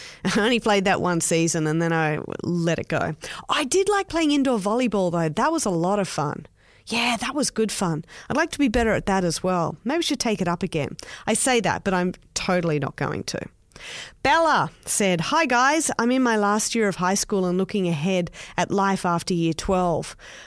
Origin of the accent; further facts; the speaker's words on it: Australia; accent: Australian; Well, the times that I've travelled outside of Australia, I'd have to say that going to America is the only time that I've ever gotten attention from having an Australian ac